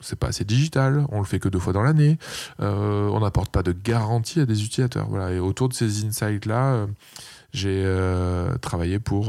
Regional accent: Aubagne, Provence-Alpes-Côte d'Azur, France; dans ma région plutôt d'origine, dans les Bouches-du-Rhône, puisque je suis originaire d'Aubagne.

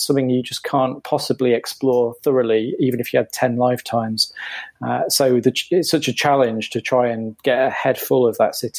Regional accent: East Midlands, United Kingdom; But we're all from Lincolnshire originally, so the other side of the spine of the country to you

